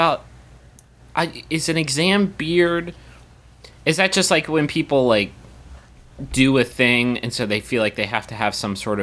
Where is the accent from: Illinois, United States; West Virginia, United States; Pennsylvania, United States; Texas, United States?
West Virginia, United States; We're from West Virginia. We got it by Appalachian osmosis.